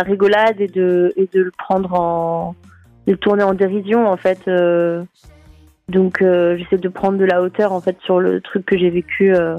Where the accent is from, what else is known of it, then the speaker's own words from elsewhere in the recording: Brittany, France; je suis bretonne d'origine et ma famille a une maison dans le Morbihan sur la côte et du coup c'est vraiment, j'ai passé tous mes étés à la plage là-bas au Fort Bloquet plus exactement